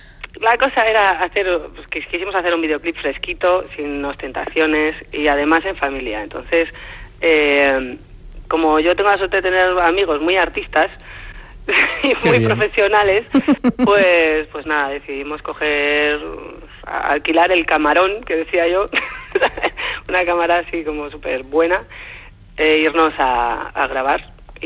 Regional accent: Pamplona, Navarre, Spain; now in Madrid, Spain; me fui a Madrid y la verdad es que es difícil, porque yo llegué de Pamplona y así como aquí ya tenía un huequito hecho

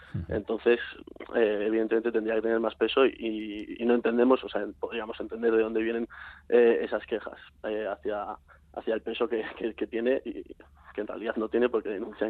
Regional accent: Tudela, Navarre, Spain; yo mismo soy de Tudela y he estudiado toda mi vida hasta bachiller que no se puede en euskera. Y era salir de clase y en el patio mismo hablábamos en castellano, en la Ikastola.

